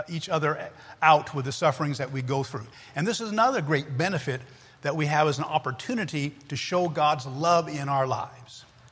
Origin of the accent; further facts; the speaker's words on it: United States; I'm an American. Okay? Americans.